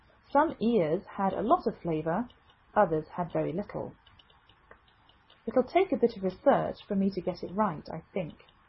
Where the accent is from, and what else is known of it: England, United Kingdom; now in United States